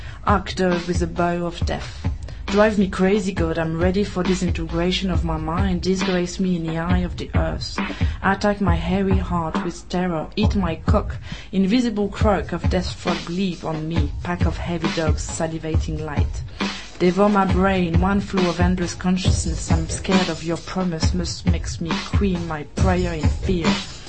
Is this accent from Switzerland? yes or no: no; France; accent: French; Ce qui va donc en général faire rire les Anglais et faire rire les Français qui vont reconnaître mon accent français.